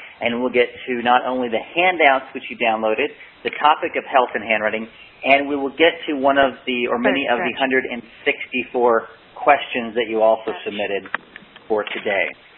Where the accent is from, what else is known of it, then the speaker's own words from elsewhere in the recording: the South, United States; I actually am from the South, too, and I intentionally got rid of my accent